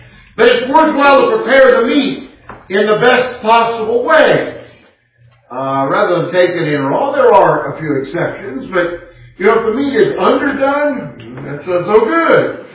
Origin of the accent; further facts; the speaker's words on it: Castro Valley, California, United States; Not a city boy. You probably figured that out already if I hadn't told you. I grew up in Castro Valley, California. A little hick town of 53,000.